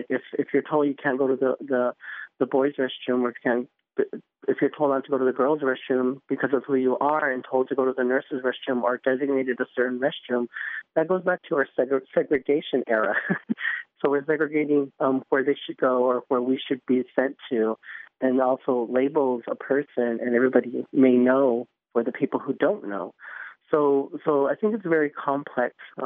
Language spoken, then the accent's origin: English; San Augustine, United States; now in Albuquerque, United States; I am from Albuquerque, New Mexico, and originally from San Augustine. I'm just visiting D.C. for the moment.